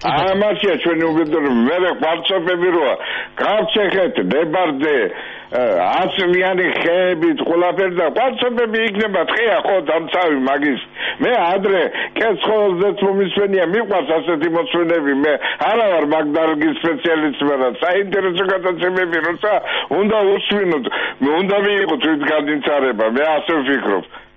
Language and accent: Georgian; Western Georgia, Georgia; მე წარმოშობით დასავლეთიდან ვარ.